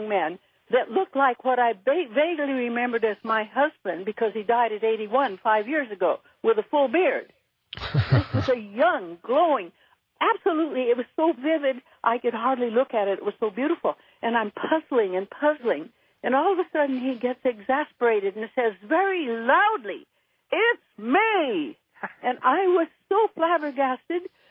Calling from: Claremont, California, United States; I'm calling from Claremont, California.

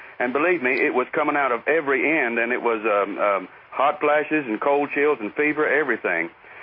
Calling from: Alabama, United States; from Alabama.

